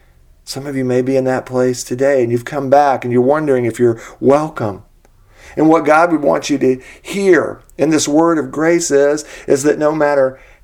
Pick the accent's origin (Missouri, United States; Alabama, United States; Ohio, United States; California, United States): Alabama, United States; Montgomery; I was raised in Montgomery, Alabama, and most people consider that the sticks.